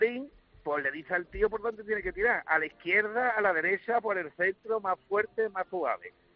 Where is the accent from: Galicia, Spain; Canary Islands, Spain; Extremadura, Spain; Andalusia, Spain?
Andalusia, Spain; San Martín del Tesorillo; Mira, yo soy de San Martín del Tesorillo, al lado de Sotogrande